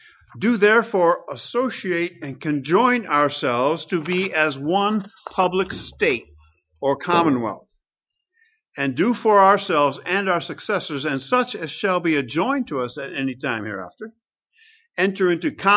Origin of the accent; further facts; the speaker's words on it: Grand Rapids, Michigan, United States; We grew up in Grand Rapids.